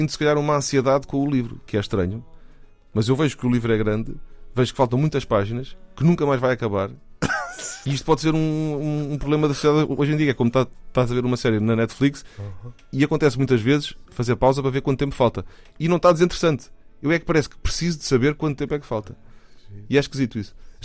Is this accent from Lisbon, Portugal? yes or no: yes; Queluz, Lisbon, Portugal; porque eu nasci em Lisboa, mas depois fui viver para Queluz, uhum. E fazia muito caminho de comboio de Lisboa, porque já estava na escola cá em Lisboa